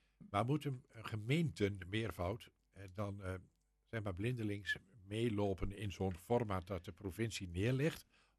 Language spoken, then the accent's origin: Dutch; Overijssel, Netherlands; Ik ben een geboren en getogen Twentenaar en dat ligt mij na aan het hart, het coulissenlandschap.